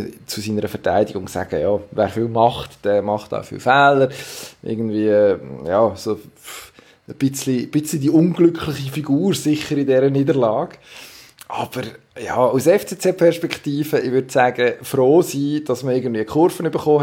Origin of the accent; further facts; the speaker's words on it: Zurich, Switzerland; Also da würde ich mich jetzt als Zürcher ja, nicht allzu weit aus dem Fenster lehnen.